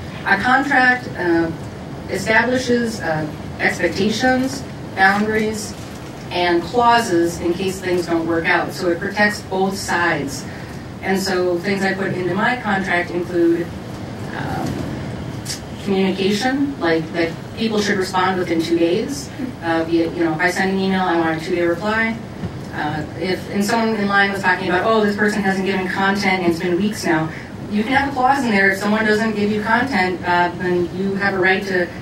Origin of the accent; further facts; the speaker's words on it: Minneapolis, Minnesota, United States; I'm from Minneapolis, so I always say, talk about your clients.